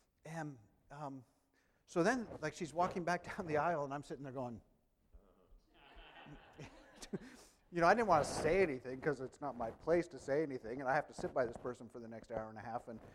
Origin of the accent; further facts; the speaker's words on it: Los Gatos, California, United States; I was went up to Los Gatos, my hometown, for our Hispanic members, Los Gatos.